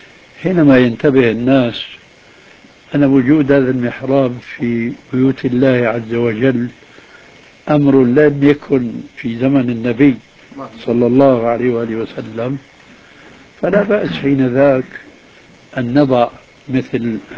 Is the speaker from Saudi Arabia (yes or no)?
no; Syria; كما يقال عندنا في سوريا كالمنشار